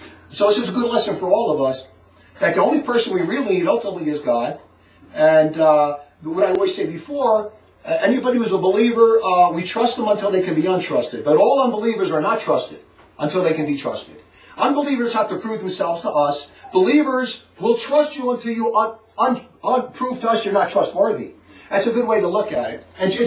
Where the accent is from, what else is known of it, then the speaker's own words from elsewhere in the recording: Newark, New Jersey, United States; I was never like that anyway when I grew up, so I'm glad I grew up in Newark in the city where I grew up.